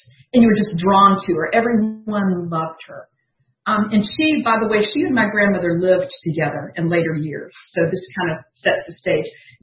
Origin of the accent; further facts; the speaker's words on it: Atlanta, Georgia, United States; born there; I'm an alcoholic. And my sobriety date is July the 6th of 2008. I was born in February of 1964, right here in Atlanta at Georgia Baptist Hospital.